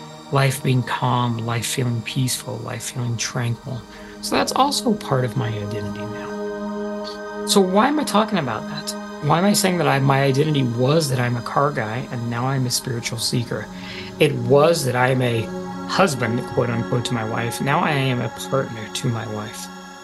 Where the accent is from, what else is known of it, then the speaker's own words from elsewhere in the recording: Midwest, United States; I am from the Midwest U.S., folks, and it just showed itself there.